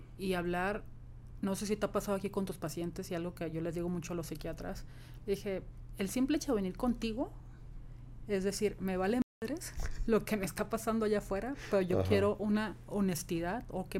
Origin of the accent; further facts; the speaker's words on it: Mexicali, Baja California, Mexico; y pues en mi tierra, con Mexicali